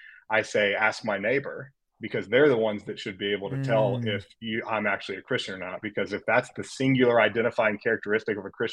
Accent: Austin, Texas, United States; And then we got ready to move back here to Austin, which is my hometown, to start our church.

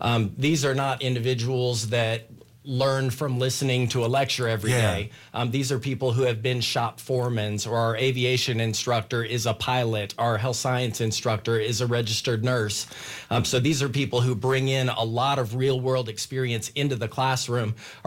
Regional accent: Texas, United States; So I had an interest in teaching and coaching from a really young age, but I grew up in Texas.

